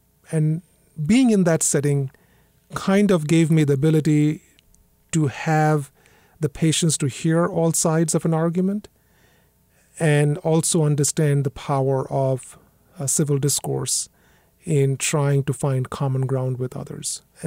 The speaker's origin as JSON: {"language": "English", "country": "India", "tie": "born or raised there", "said": "I was the only child of my parents. So from that perspective, my immediate family was small, but I grew up in India with a lot of extended family around me, lots of cousins and uncles and aunts."}